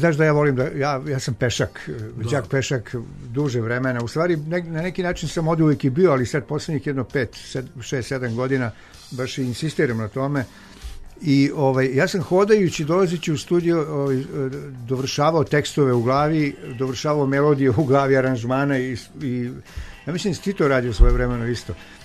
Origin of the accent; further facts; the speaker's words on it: Smederevo, Podunavlje District, Serbia; to je u Smederevu, dakle, u mom rodnom gradu